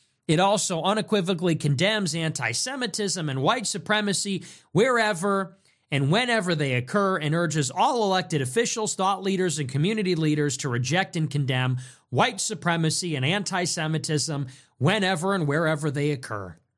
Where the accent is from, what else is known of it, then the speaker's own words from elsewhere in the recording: Chicago, Illinois, United States; born there; I was born in 1998 in Chicago.